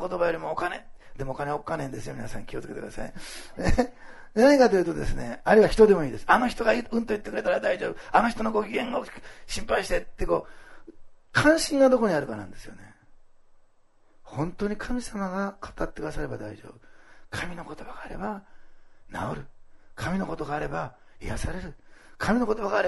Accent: Osaka, Japan; born there; 私、大阪生まれだからね。

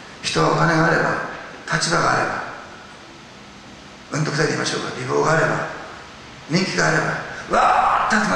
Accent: Osaka, Japan; 大阪出身なんでお父ちゃんって言うんですけどね

